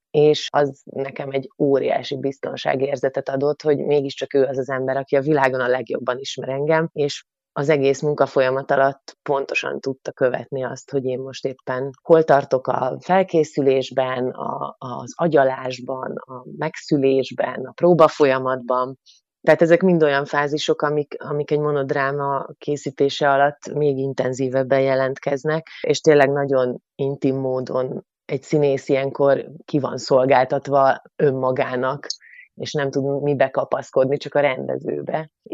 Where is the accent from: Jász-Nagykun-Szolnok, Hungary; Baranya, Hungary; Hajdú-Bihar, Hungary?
Baranya, Hungary; Kökény; én alapvetően egy falusi lány vagyok, tehát egy Pécstől 5 kilométerre levő Kökény nevű kis faluban születtem, ahogy a mesekönyvekben meg van írva, erdő, tó, gyönyörű természet és igazi falusi élet állatokkal.